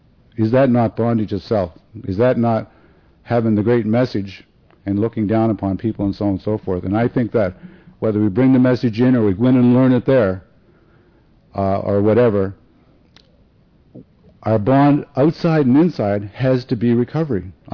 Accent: Nova Scotia, Canada; born there; And I was born in Nova Scotia. Nova Scotia is right on the East Coast, right on the Atlantic Ocean

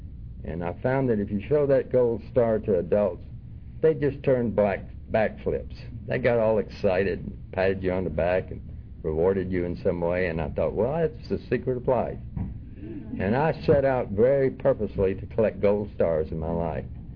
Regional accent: Dallas, Texas, United States; I was born in Dallas, Texas. Actually, a part of Dallas called Highland Park. And for any of you that are familiar with Dallas, that would immediately define me as a snot and a snob, because Highland Park is the area of Dallas.

